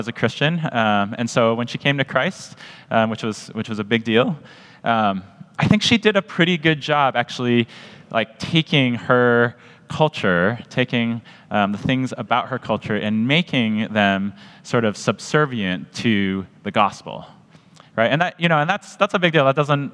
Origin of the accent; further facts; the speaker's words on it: Canada; Everyone knows I'm Canadian.